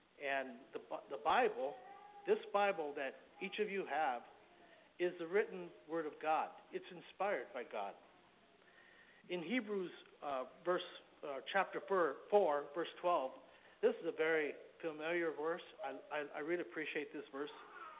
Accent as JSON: {"language": "English", "region": "Wisconsin", "country": "United States", "tie": "born or raised there", "said": "I remember when I was growing up in Wisconsin that the song leader would sing this song quite a bit"}